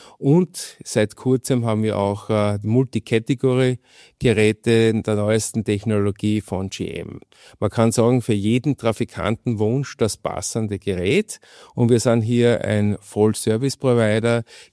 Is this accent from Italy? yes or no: no; Styria, Austria; born there; also born or lived in Munich; Und als gebürtiger Steirer sind mir die vollmundigen Biere und Weine der steirischen Kultur ja auch von Jugend an ein Begriff.